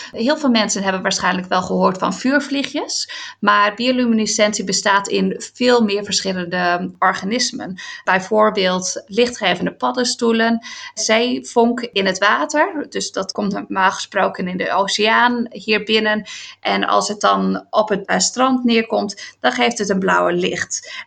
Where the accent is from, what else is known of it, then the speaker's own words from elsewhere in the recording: Netherlands; als een typische Nederlander, ben ik nog steeds iedere dag aan het fietsen.